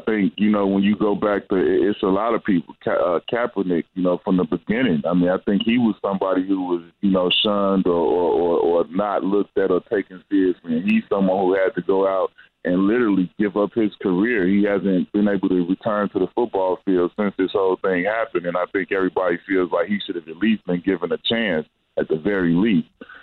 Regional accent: Chicago, Illinois, United States; the way that I grew up in Chicago, it's not, you don't always have that choice.

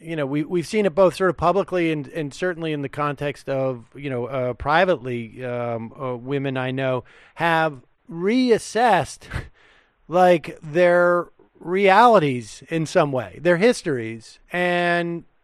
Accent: Massachusetts, United States; I'm from Massachusetts. I'm a big fan of hers. When I talk to people in Massachusetts who I think should also be big fans of hers

